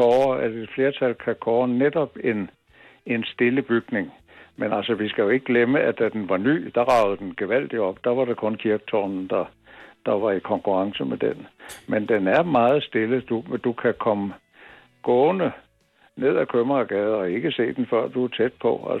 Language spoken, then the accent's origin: Danish; Hobro, North Denmark Region, Denmark; jeg er fra Hobro.